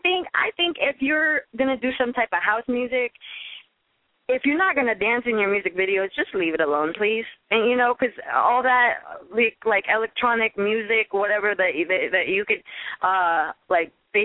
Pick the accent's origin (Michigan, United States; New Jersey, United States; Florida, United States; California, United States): California, United States; Sacramento; now in Los Angeles, United States; I'm from Sacramento, California, and, man, I've been a dancer all my life, but came out here to L.A. about 7 years ago.